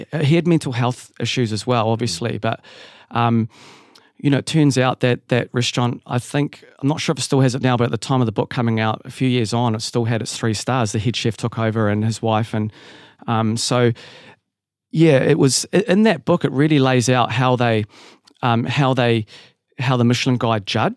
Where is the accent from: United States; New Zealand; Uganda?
New Zealand; I learned a lot when I came home because I'd sort of didn't really see myself as a Kiwi anymore.